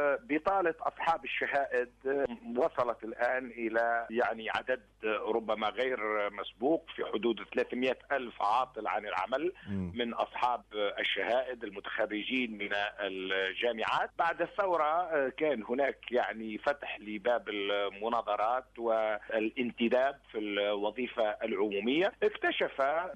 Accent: Tunisia; أو ما يسمى الخبراء في عندنا في تونس بالعطوبة الاجتماعية

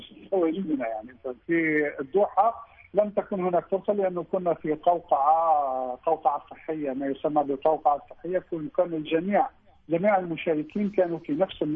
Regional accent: Algeria; وهذا واجبنا كجزائريين كلنا أن نحضر له

